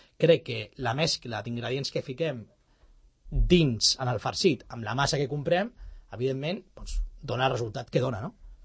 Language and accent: Catalan; Catalonia, Spain; hi havia un repte de que som catalans